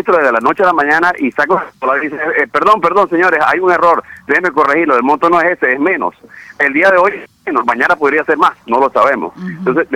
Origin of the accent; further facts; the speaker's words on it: Panama; la pregunta inevitable, inexorable, que uno tiene que hacerse como panameño